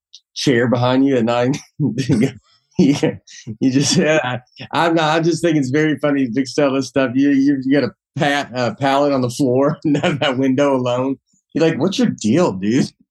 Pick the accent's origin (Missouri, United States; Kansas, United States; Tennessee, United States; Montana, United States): Tennessee, United States; Old Hickory; now in New York, United States; I've lived in New York for a year and a half at this point. I'm from Old Hickory, Tennessee, and I'm sitting in a wine bar in New York.